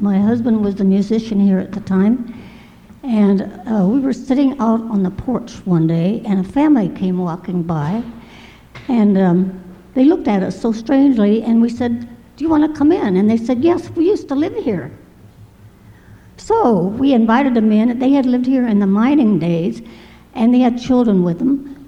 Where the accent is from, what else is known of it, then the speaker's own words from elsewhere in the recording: Rock Island, Illinois, United States; I'm from Rock Island, Illinois, and this is my 39th year at Holden.